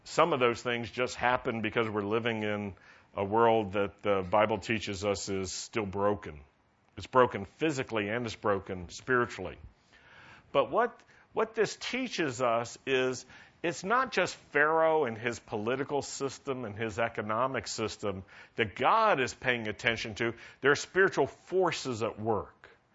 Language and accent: English; Virginia, United States; I grew up in Virginia, where we couldn't... Virginians couldn't even call it the Civil War.